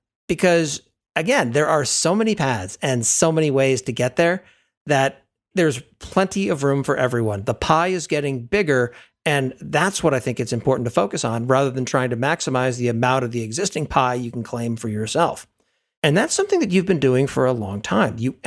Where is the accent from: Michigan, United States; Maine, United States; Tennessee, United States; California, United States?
Maine, United States; I grew up in a small town in Maine.